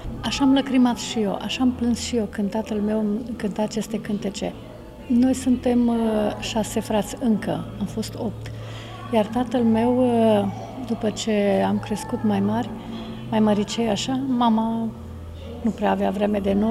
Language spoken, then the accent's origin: Romanian; Romania; Să știți că sunt tare mândră că sunt româncă.